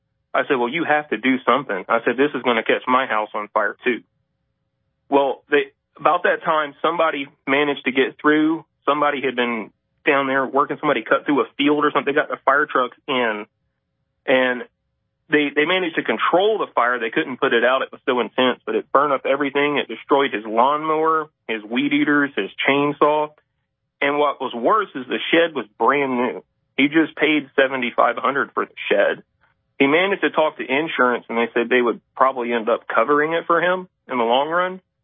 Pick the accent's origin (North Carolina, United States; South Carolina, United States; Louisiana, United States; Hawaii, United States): South Carolina, United States; Pickens; I'm from Pickens, South Carolina.